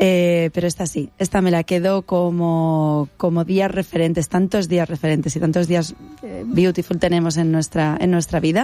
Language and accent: Spanish; Albacete, Castilla-La Mancha, Spain; Bueno, yo soy de Albacete, mi familia es de Albacete ciudad